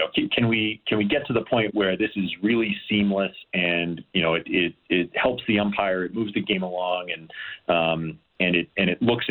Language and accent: English; New Jersey, United States; I grew up a Met fan. I grew up in New Jersey, and the Mets had a guy named Lenny Harris